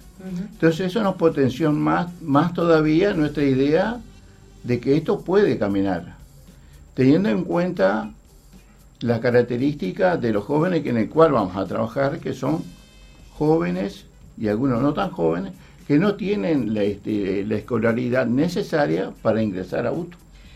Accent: Melo, Cerro Largo, Uruguay; yo que soy de Melo

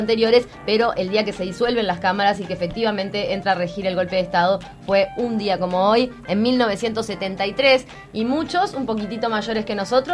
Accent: Uruguay; como uruguayos

